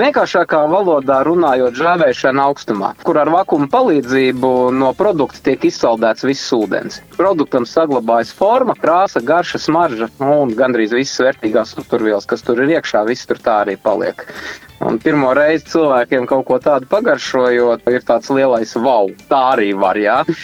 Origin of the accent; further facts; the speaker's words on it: Bauska, Bauska Municipality, Latvia; also born or lived in Dobele; Mēs abi divi esam no mazpilsētām. Mēs neesam Rīdzinieki.